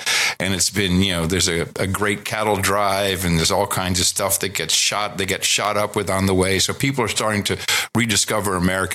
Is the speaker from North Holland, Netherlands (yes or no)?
yes; Amsterdam, North Holland, Netherlands; Yeah, I grew up in Amsterdam, so I speak fluent Dutch.